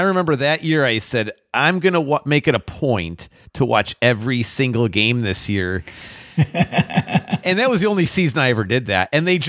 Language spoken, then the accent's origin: English; Chicago, Illinois, United States; I mean, and me growing up in Chicago too.